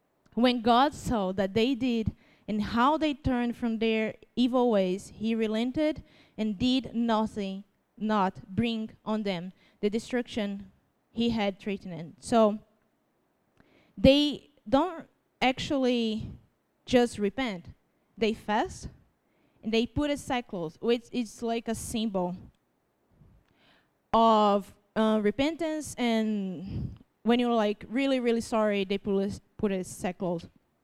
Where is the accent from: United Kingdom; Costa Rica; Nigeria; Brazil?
Brazil; first language Portuguese; English is a second language; my first language is not English. You guys know, right? Brazil, in Brazil we speak, it's not Spanish, it's Portuguese.